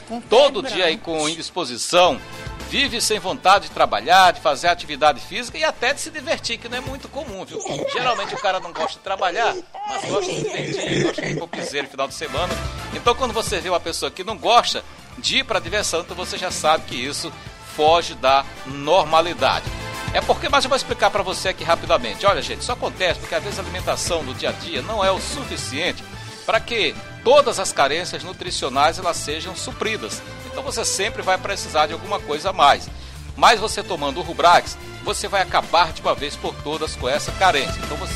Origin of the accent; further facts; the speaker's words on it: Bequimão, Maranhão, Brazil; Eu sou de Bequimão, para quem não sabe.